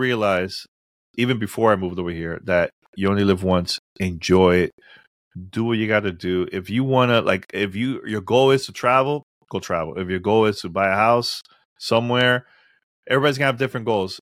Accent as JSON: {"language": "English", "country": "Dominican Republic", "said": "from Dominican Republic, of course."}